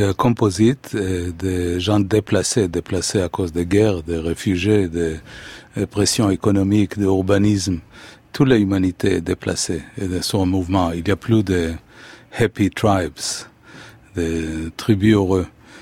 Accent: Haifa, Haifa District, Israel; Et une chose qui existe un peu dans ma ville natale, qui va être le sujet, comme ça je peux dévoiler mon prochain film, qui va tourner d'ailleurs dans un bar à Haïfa

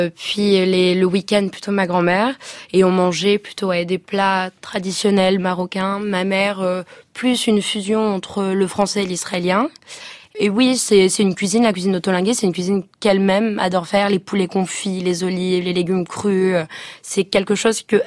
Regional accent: Nice, Provence-Alpes-Côte d'Azur, France; issue d'une famille juive. Papa qui est né au Maroc, maman qui a grandi en Israël. Et bon, moi, je suis de Nice, sud de la France, mais j'ai été bercée par tout ça, par les traditions, par les fêtes juives

